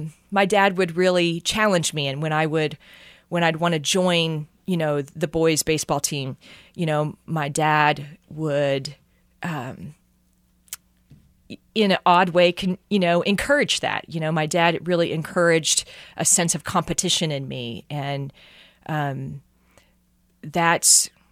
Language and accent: English; Frankenstein, Missouri, United States; it's a little town called Frankenstein, Missouri. I'm actually very proud of it.